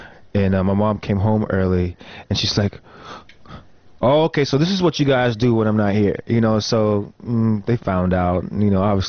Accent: North Carolina, United States; also born or lived in Texas / Alaska / Tulsa; now in Los Angeles, United States; My dad was in the military, so I was born in Texas. We traveled from Alaska to Tulsa to North Carolina. That's where I was pretty much bred, in North Carolina, raised there.

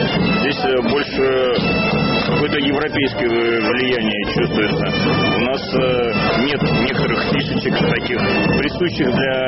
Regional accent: Nizhny Novgorod, Nizhny Novgorod Oblast, Russia; Мы приехали из Нижнего Новгорода, из России. В Беларуси мы первый раз.

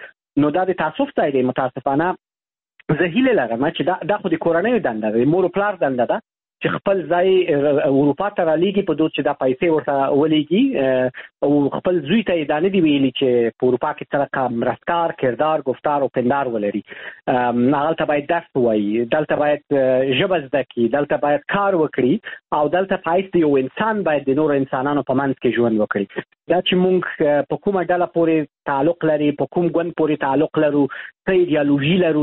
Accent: Afghanistan; شرمېږم چې ووایم زه د افغانستان یم

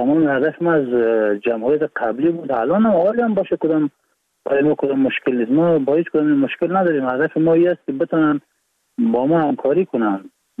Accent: Baghlan, Afghanistan; also born or lived in Iran; بلند ایران هستم و 31 سال سنم هست. از ولایت بغلان هستیم و متولد ایران هستم

